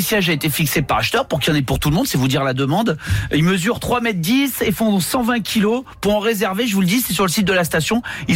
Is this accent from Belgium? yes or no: no; Southern France, France; je suis supporter de l'OM parce que je suis du Sud